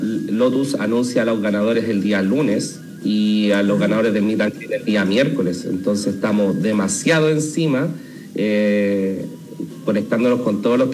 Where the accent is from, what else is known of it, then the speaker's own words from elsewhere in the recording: Melipilla, Santiago Metropolitan Region, Chile; también cuando han ido a mi ciudad natal, yo soy de Melipilla, y también he tenido la oportunidad de verlo.